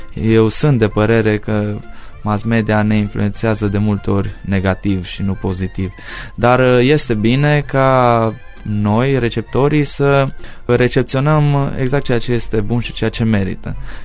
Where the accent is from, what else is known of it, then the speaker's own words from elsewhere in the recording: Medeaș, Sibiu County, Romania; sunt din Medeaș, județul Sibiu. Am 28 de ani.